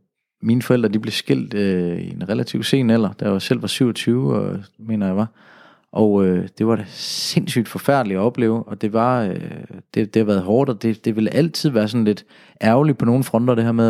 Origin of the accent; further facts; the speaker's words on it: Jutland, Denmark; hvad er betydningen så der, hvor jeg kommer fra i Jylland?